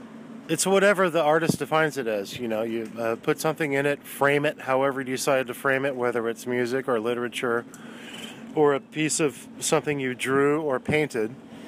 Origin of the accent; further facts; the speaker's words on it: Pinole, California, United States; now in Oakland, United States; Well, I was born in Oakland in 1961, and we moved to Pinole, the family did, in 1969. And I moved back here about 2 years ago